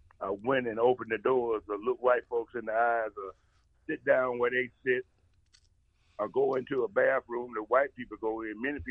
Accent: Chattanooga, Tennessee, United States; born there; I was born in Chattanooga.

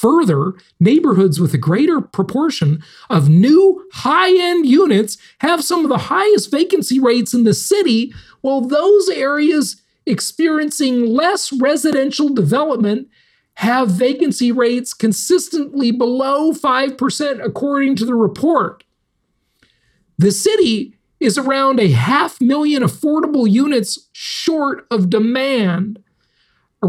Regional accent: Los Angeles, California, United States; my hometown? I grew up in Los Angeles. What a disaster.

